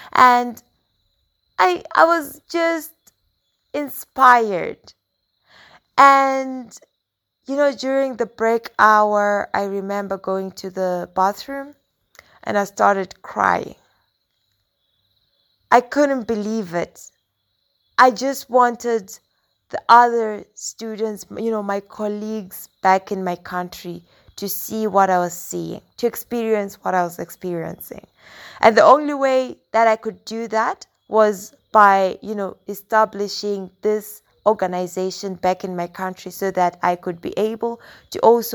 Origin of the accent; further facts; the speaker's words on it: Chiredzi, Masvingo, Zimbabwe; I'm from Zimbabwe, like you already mentioned. I come from a small town called Chiredzi, which is well known for its sugarcane production.